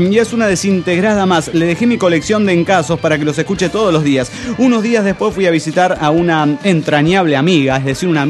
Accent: Panama; de Panamá.

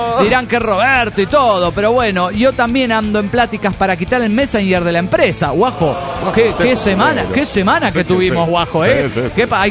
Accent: Monterrey, Nuevo León, Mexico; de Monterrey, Nuevo León, México.

